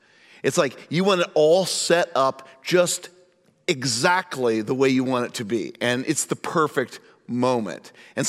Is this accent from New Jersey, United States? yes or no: no; Indianapolis, Indiana, United States; we were going back to my hometown in Indianapolis